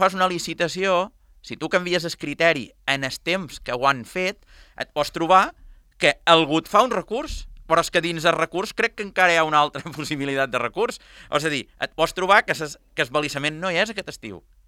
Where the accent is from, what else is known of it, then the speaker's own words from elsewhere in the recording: Formentera, Balearic Islands, Spain; Sí que és veritat que jo, com a formenterer, no aniré a illetes el mes d'agost.